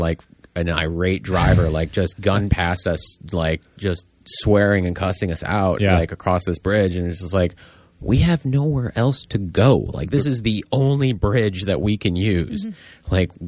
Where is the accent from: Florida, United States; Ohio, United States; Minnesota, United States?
Minnesota, United States; So I'm from Minnesota.